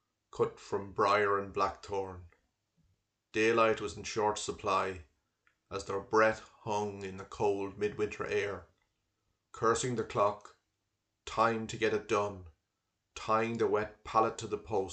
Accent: Connacht, Ireland; I'm from County Leitrim

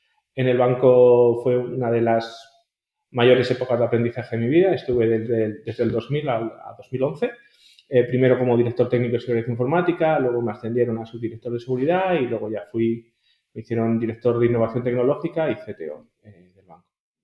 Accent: Madrid, Community of Madrid, Spain; yo soy de Madrid, nací en Madrid y siempre me he criado aquí.

